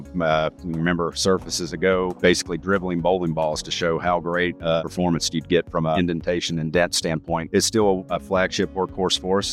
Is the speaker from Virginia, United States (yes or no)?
yes; Virginia, United States; That's right, about an hour outside of that in southwestern Virginia.